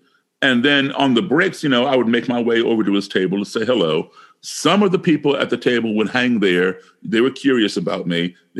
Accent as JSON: {"language": "English", "town": "Baltimore", "region": "Maryland", "country": "United States", "tie": "born or raised there", "said": "Baltimore, my hometown"}